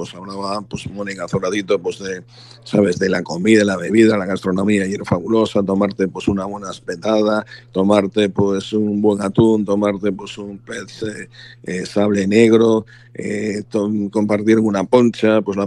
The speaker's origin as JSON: {"language": "Spanish", "region": "Galicia", "country": "Spain", "said": "No, pero bueno, yo soy gallego, evidentemente"}